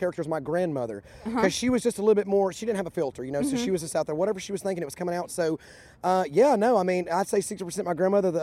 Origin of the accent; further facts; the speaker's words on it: Southside, Alabama, United States; I grew up in a little community called Southside, Alabama. It was a river, okay. little riverside community there on the Coosa River.